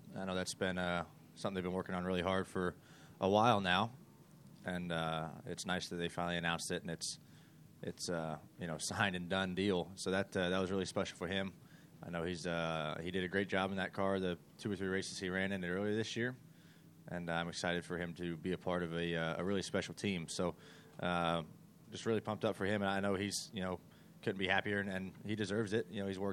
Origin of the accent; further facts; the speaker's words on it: High Point, North Carolina, United States; Yeah, coming here has always been pretty special for me growing up in High Point, not too far down the road